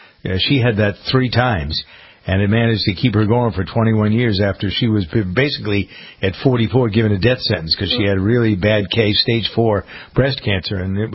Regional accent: Framingham, Massachusetts, United States; I have a very close friend in my hometown of Framingham

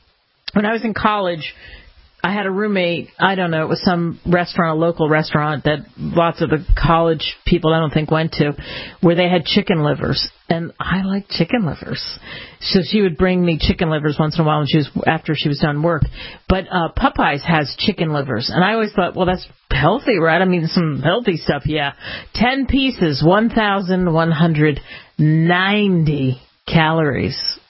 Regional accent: Philadelphia, Pennsylvania, United States; And I grew up in Philly, and this, of course, the land of crummy food.

